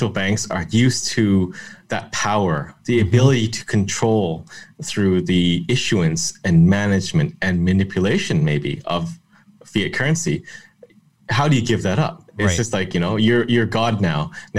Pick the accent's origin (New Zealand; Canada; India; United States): Canada; Even though I'm Canadian